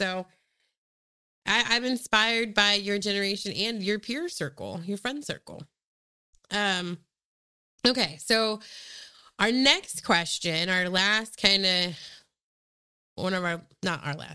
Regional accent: Portland, Oregon, United States; And I think just the growing up in Portland, and we were talking about this earlier

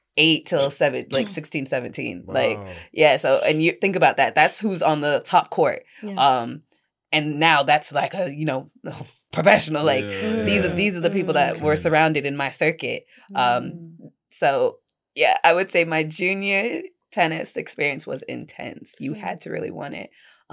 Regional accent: Florida, United States; Yeah, I grew up in Central Florida, so you're in a tournament every weekend.

